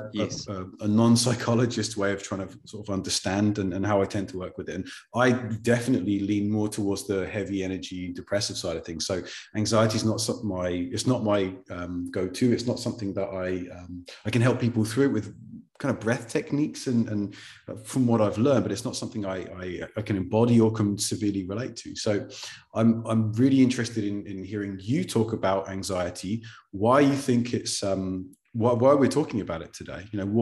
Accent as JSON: {"language": "English", "region": "England", "country": "United Kingdom", "lives_now": "Lisbon, Portugal", "said": "I'm English, so I'm just going to acknowledge the weather situation before anything else."}